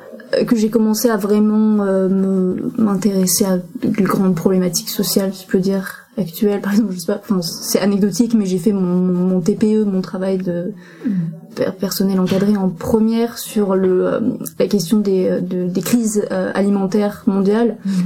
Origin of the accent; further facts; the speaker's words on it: Évreux, Normandy, France; De base, oui, j'ai grandi à Évreux, je suis née et grandi à Évreux.